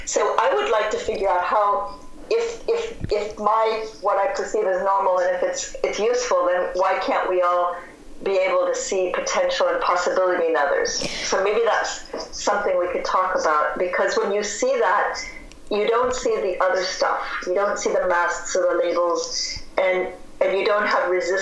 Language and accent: English; Cedar Rapids, Iowa, United States; I'm from Cedar Rapids, Iowa, and I grew up in, you know, in a town that was surrounded by cornfields